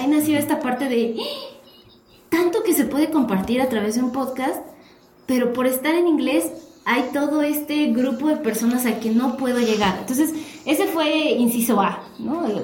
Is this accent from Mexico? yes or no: yes; Mexico; nosotros somos de México